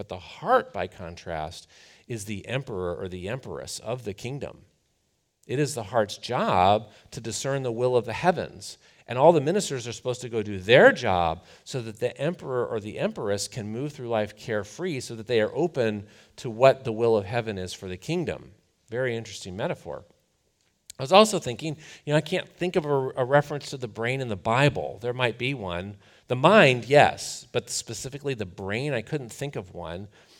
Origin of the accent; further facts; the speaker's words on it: Rust Belt, United States; I grew up in the Rust Belt. I know these guys.